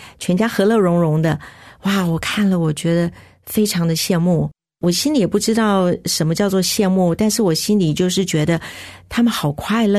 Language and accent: Chinese; Taipei, Taiwan; 现在的松山区哦，华航后面有一片以前叫做光复东村的眷村，那我以前就是在那儿长大的，那我父母亲他们其实是南部上来的，然后第一代在台北落地尝试要生根